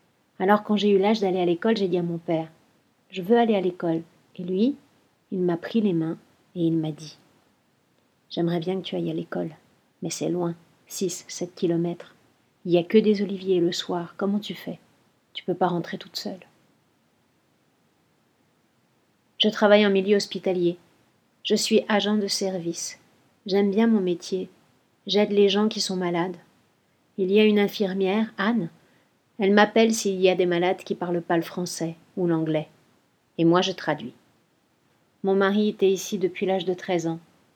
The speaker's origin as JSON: {"language": "French", "country": "Morocco", "tie": "born there", "said": "Je suis née au Maroc, dans un petit village qui s'appelle Maskara Sidi Boussebara. Je suis née à la maison, dans une grande famille."}